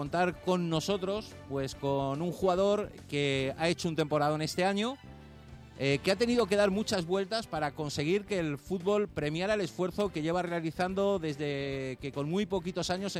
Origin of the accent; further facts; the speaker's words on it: Madrid, Community of Madrid, Spain; Para los que somos muy madrileños